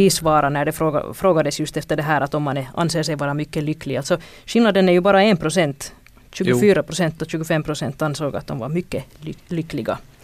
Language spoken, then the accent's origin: Swedish; Finland; Vi är glada finlandssvenskar.